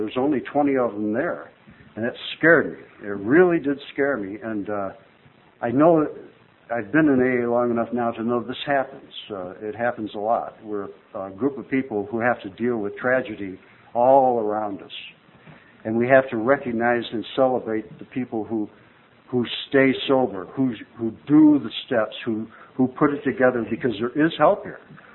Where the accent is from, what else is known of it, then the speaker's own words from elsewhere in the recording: Boulder, Colorado, United States; Well, okay, yeah, I'm from Boulder, I'm visiting.